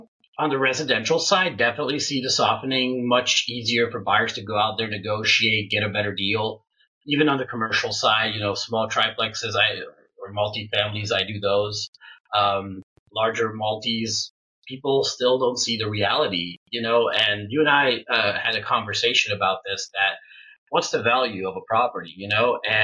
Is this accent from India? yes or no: no; Hungary; English is a second language; now in United States; She is from Russia. I am from Hungary originally. So we're Eastern European, and she's Siberian, so I could say Central Asia almost.